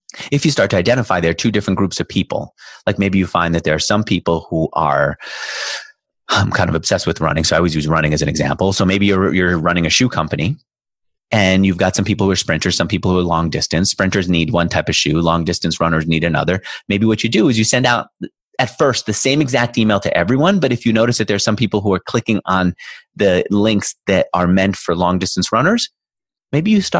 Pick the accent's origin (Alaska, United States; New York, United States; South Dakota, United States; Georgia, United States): New York, United States; And so I grew up in New York.